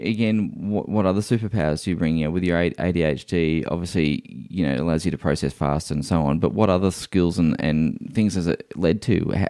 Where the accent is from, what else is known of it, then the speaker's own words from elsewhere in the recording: Queensland, Australia; many years ago, I met a real estate agent in my hometown in Queensland